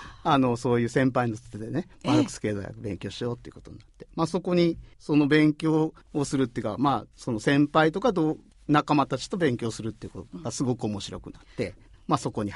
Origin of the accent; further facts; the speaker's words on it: Niihama, Ehime, Japan; 生まれて育ったところは新居浜の中でも朝日町っていうところで、ここは実は在日のコリアン、在日朝鮮人の人たちが暮らしているところで、友達もそういう人が多かった